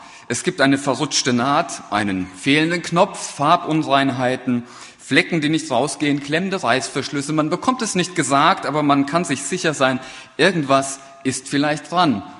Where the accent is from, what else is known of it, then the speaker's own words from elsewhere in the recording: Eideshausen, Hesse, Germany; Ich bin in Eideshausen aufgewachsen